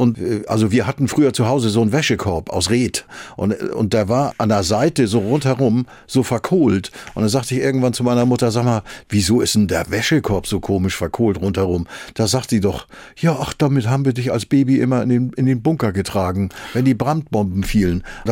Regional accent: Wentorf bei Lauenburg, Schleswig-Holstein, Germany; born there; dass in meinem Ausweis stand, geboren in Wentorf bei Lauenburg.

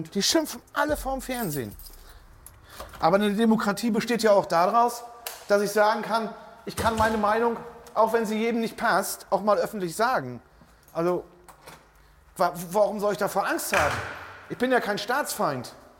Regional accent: Rostock, Mecklenburg-Vorpommern, Germany; aus Rostock. Ich bin in Rostock geboren, bin 56 Jahre alt, wohne über 40 Jahre lang in Klein. Es ist meine Heimat und ich habe sie auch nie verlassen.

